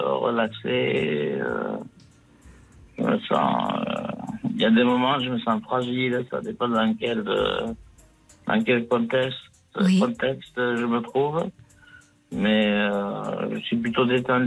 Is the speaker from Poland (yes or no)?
no; Southern France, France; accent: Midi; Je suis originaire du Midi de la France. J'ai l'accent du Midi.